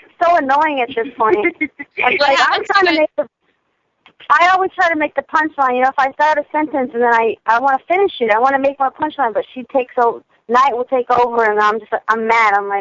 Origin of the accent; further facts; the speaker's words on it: Gallup, New Mexico, United States; we're originally from New Mexico, Gallup, New Mexico. My dad is listening right now. So we grew up there